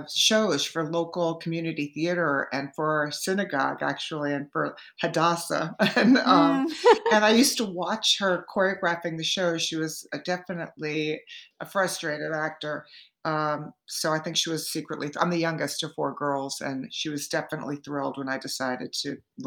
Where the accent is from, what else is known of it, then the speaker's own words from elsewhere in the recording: Hewlett Bay Park, New York, United States; In Hewlett Bay Park on the south shore of Long Island.